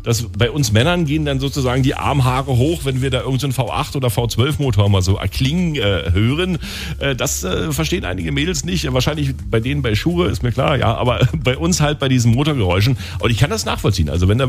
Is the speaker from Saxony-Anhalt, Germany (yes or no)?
no; Berlin, Germany; Also jetzt nicht nur aus Werder, da kommen wir aus Berlin, ne?